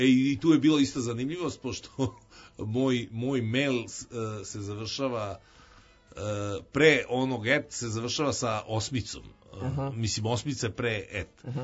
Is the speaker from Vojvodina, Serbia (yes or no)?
no; Belgrade, Serbia; ja sam odrastao pored Beogradskog Hyde Parka